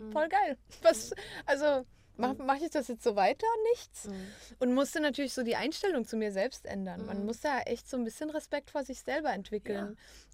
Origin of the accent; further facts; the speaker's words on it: Valais, Switzerland; Das ist ein Open Air, das ist im Wallis, also da, wo ich herkomme, in dem Tal.